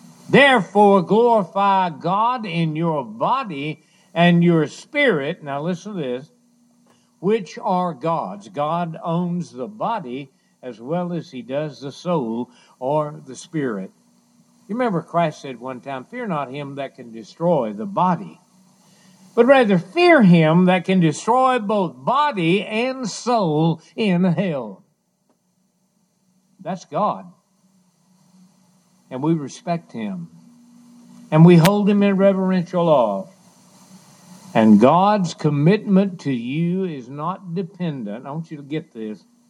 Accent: Hallsville, United States; we had a preacher in my hometown, Hallsville, when I was growing up.

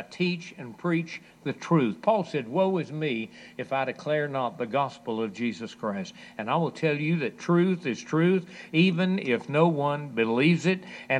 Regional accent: Hallsville, United States; that I baptized over in Hallsville, my hometown

